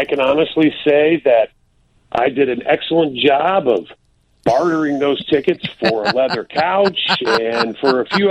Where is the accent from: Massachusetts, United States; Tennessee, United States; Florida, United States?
Florida, United States; you know, I'm from Florida